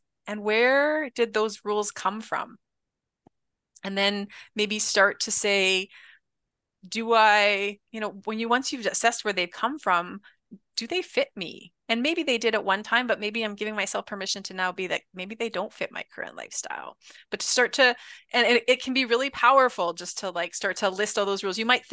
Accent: Canada; You can check my website, which is just … being Canadian.

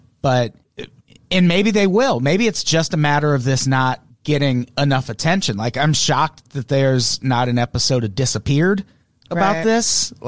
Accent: United States; I'm just selfish and greedy. I'm an American.

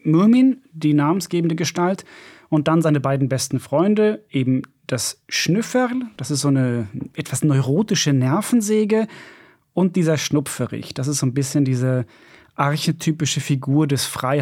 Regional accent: Finland; accent: Finland-Swedish; first language Swedish; German is a second language; Finnland ist ja zweisprachig, es gibt eine zweite Sprache, eben dieses Finnland-Schwedisch. Und das ist Schwedisch, aber intoniert auf Finnisch. Hm. Und das ist also meine Muttersprache.

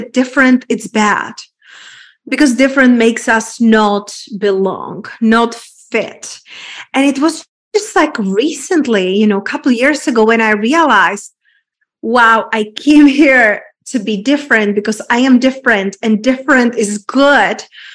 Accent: Czechia; I was raised and born in Czech Republic in a very small town.

